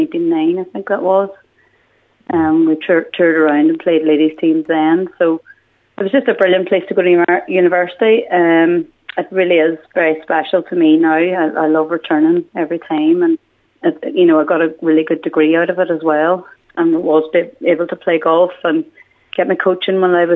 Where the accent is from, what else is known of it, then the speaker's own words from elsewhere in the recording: County Donegal, Ireland; I'm born and bred in Struve, actually, and Greencastle has been a huge part of my life